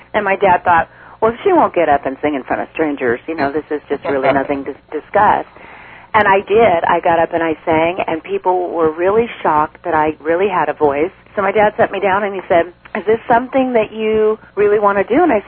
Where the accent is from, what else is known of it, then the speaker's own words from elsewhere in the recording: Norwalk, California, United States; I'm coming from Norwalk, which we didn't have any hills or anything like that. It was all flatlands and tons of buildings.